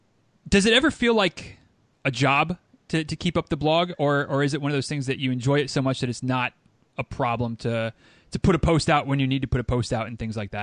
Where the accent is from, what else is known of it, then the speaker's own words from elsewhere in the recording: Michigan, United States; I grew up in Northern Michigan on the coast of Lake Michigan.